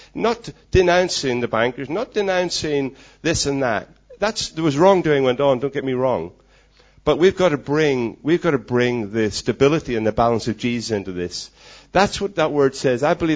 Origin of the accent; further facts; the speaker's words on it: Ireland; So, well, I'm not. I'm Irish